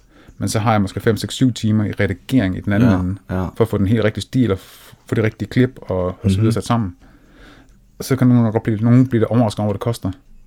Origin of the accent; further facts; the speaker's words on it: Odense, Region of Southern Denmark, Denmark; also born or lived in Skive; Jeg kommer, sådan helt oprindeligt kommer jeg fra Odense af.